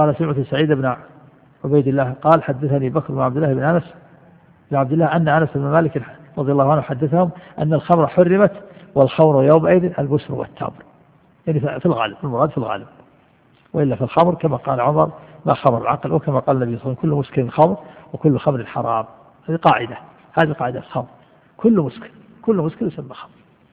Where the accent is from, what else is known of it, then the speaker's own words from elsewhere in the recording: Al-Qassim, Saudi Arabia; ونحن أدركنا هذا في القرى عندنا في القصيم